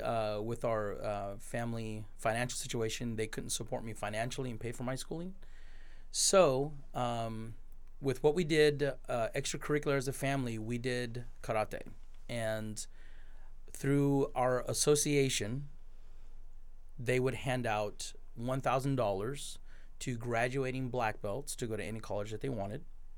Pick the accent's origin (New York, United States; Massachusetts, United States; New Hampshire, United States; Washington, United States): Washington, United States; Toppenish; My mom and dad and I, my sister and my brother, we grew up in Toppenish, Washington.